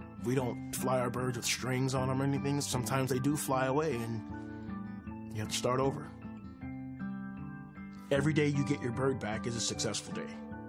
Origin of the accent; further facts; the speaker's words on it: Riverside, California, United States; I grew up in Riverside, California. I had two brothers and three sisters.